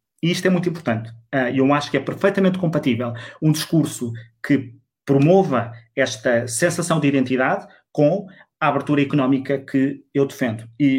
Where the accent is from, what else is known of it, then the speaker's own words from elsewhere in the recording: Portugal; É como que dizer que a nossa identidade, como portugueses